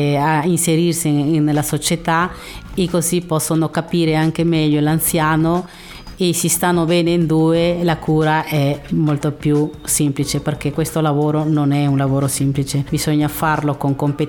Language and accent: Italian; Peru; now in Italy; sì, io sono originaria dal Perù e sono in Italia dal 1991.